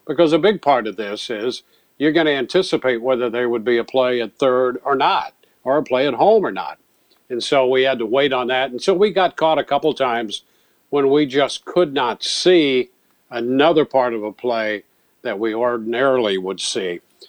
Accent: St. Louis, Missouri, United States; I remember when the Cardinals won the pennant in 67 and 68, growing up in the St. Louis area.

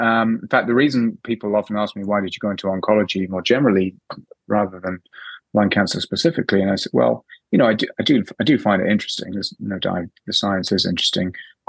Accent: England, United Kingdom; accent: English; now in Canada; So I'm English by background, as you might have told it, might have figured out. It's a benefit in a Canadian clinic because people think that I'm cleverer than I am just because I have an English accent. I trained in London

